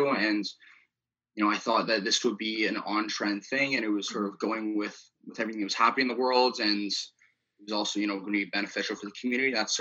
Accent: Toronto, Ontario, Canada; I'm from Toronto, Ontario. Finished my first year of BBA at Laurier, going into my second in the fall.

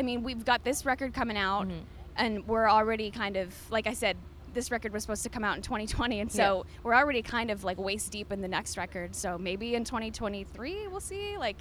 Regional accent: Alberta, Canada; I grew up in Alberta, and so I lived a lot of country music cliches

